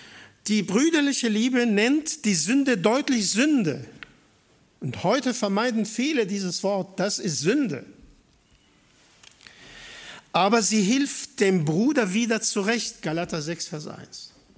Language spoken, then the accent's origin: German; Syria; German is a second language; now in Germany; Ich komme ursprünglich aus Syrien und wir beide leben hier als Ausländer im Schwabenland.